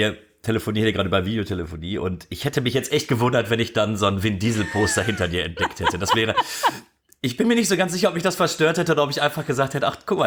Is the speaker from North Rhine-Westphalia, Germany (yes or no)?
yes; North Rhine-Westphalia, Germany; Ich komme aus dem Ruhrgebiet.